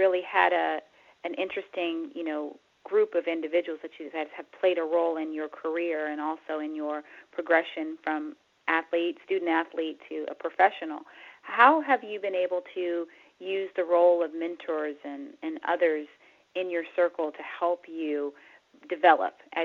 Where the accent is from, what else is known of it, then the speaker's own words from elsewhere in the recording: North Carolina, United States; You know, I'm from North Carolina.